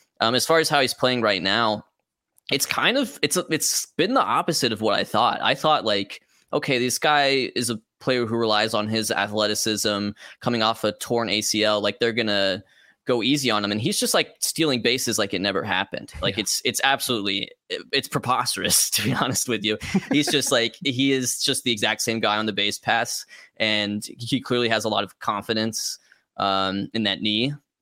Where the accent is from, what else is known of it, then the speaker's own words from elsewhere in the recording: Rome, Georgia, United States; I mean, I grew up in Rome, Georgia, which is where they have one of their minor league affiliates.